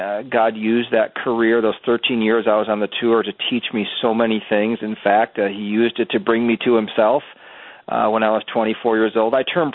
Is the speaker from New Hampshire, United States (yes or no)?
no; Deephaven, Minnesota, United States; where I grew up here in Minnesota was out in the western suburbs in the Deep Haven area.